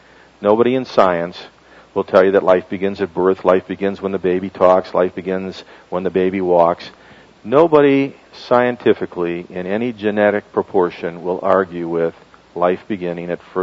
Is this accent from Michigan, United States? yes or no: yes; Michigan, United States; I grew up in Michigan.